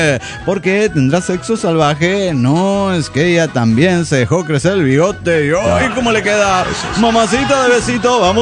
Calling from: Juliaca, Puno, Peru; de Juliaca, Perú.

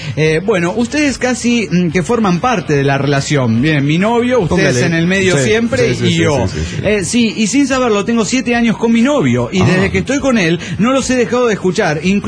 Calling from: Guadalajara, Jalisco, Mexico; Hola, ¿cómo están? Soy … de Guadalajara, Jalisco, México.

